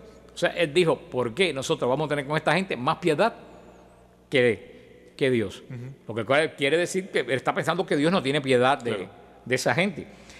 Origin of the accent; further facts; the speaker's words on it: Cuba; decían en mi tierra en Cuba, un refrán